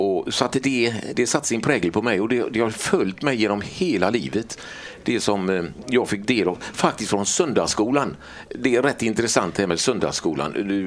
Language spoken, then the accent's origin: Swedish; Gothenburg, Västra Götaland County, Sweden; accent: Gothenburg dialect; Jag kommer ifrån Göteborg, hörs väl på dialekten om inte annat. Född och uppvuxen i östra stadsdelarna i Göteborg. Räntmästargatan, tvärgata till Danska vägen.